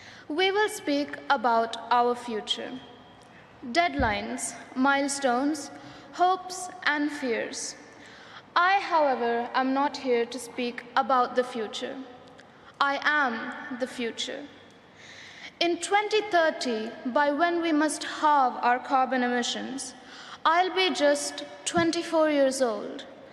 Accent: India; I'm not just a girl from India. I'm a girl from Earth, and I'm proud to be so.

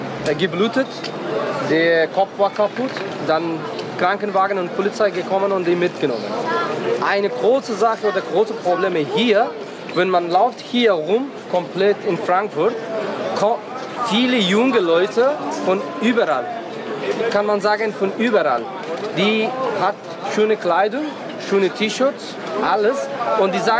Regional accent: Afghanistan; German is a second language; now in Germany; in Asien, in Afghanistan habe ich selber gesehen, meine Heimat.

